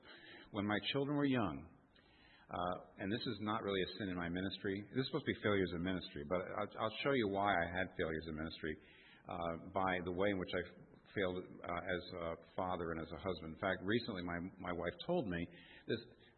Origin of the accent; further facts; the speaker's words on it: United States; and even though I'm an American, and, you know, Americans just love to air out their dirty laundry in public